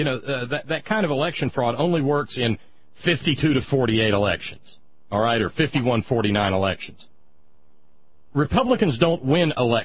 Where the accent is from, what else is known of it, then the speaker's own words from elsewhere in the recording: the South, United States; you know me, I'm a Southerner.